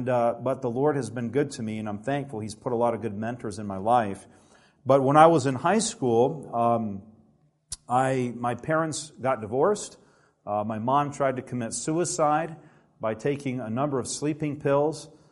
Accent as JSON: {"language": "English", "region": "Alabama", "country": "United States", "tie": "born or raised there", "said": "And so, you know, I grew up in Alabama where there's not a lot of Adventists."}